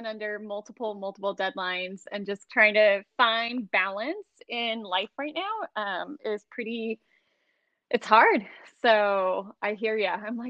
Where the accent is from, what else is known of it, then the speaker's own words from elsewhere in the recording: Pasadena, California, United States; I think I'm a city girl. I'm originally from Pasadena, California.